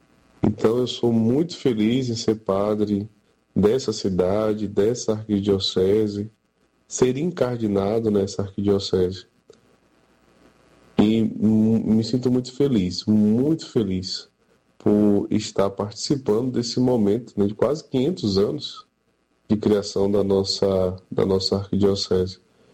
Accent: Salvador, Bahia, Brazil; porque nasci em Salvador, né, criado em Salvador, sou filho dessa cidade

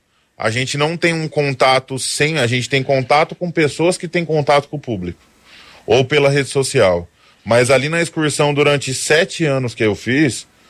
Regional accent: Andradina, São Paulo, Brazil; born there; now in Londrina, Brazil; eu sou nascido em Andradina, interior de São Paulo. Eu mudei para cá há 3 anos por conta do Tropicadelia.

